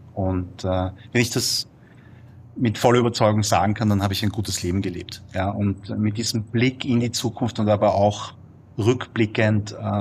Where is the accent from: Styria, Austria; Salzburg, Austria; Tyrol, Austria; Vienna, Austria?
Vienna, Austria; aber ich bin Sohn südkoreanischer Einwanderer. Ich bin in Wien geboren und aufgewachsen, aber genetisch, biologisch hundertprozentig koreanisch.